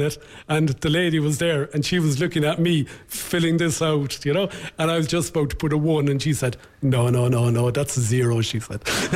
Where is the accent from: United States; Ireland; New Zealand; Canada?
Ireland; Cork, Munster; And I said, yeah, and I'm from Cork.